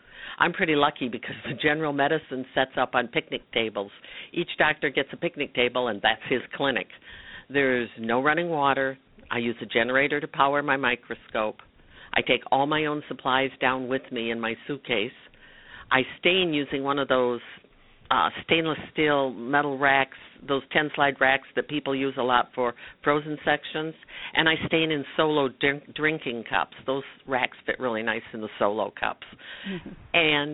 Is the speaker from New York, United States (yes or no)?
no; Michigan, United States; Well, I'm from Northern Michigan. That's home. But I've been working the past several months in Bethlehem, Pennsylvania.